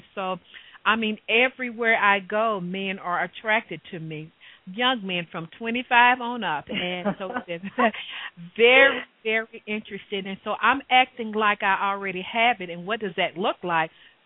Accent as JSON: {"language": "English", "town": "Chattanooga", "region": "Tennessee", "country": "United States", "said": "Okay, well, originally I'm from Chattanooga, Tennessee, and I attended Tennessee State University"}